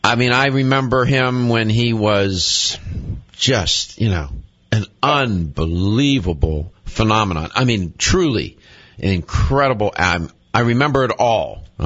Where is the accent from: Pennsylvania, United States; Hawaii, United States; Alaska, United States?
Pennsylvania, United States; Pittsburgh; Listen, I grew up in Pittsburgh.